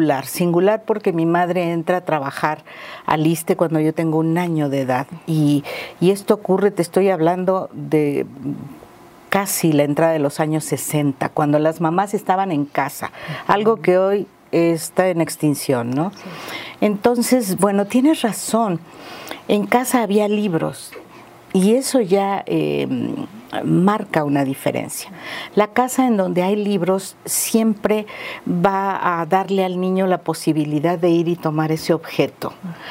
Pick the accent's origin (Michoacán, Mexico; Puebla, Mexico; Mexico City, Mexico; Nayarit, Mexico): Mexico City, Mexico; now in Morelos, Mexico; Soy de la Ciudad de México, pero llegué aquí.